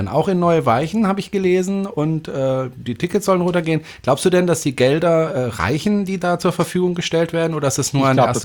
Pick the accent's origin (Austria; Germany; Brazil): Germany; Freiburg, Baden-Württemberg; ich komme ja aus Freiburg ursprünglich, bin dort zur Schule gegangen und ich habe in Gundelfingen gewohnt sehr lange.